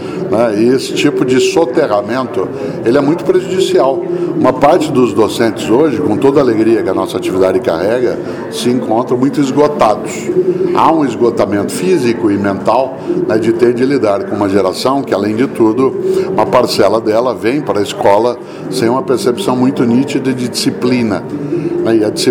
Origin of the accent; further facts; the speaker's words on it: Londrina, Paraná, Brazil; now in São Paulo, Brazil; eu estou no meu estado de origem, dado que eu moro em São Paulo há 50 anos, mas eu sou paranaense de Londrina